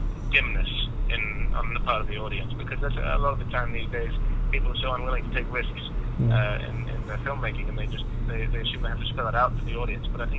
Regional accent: Australia; I'm Australian. I grew up in Australia, and we have a fairly limited history, especially compared to the rest of the world.

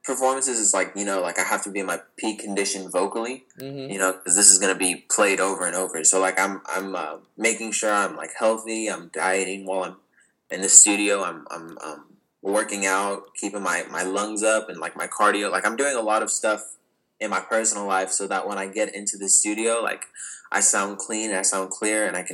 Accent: California, United States; yeah, I'm 19 years old. I'm from California. I've been singing since I was 15

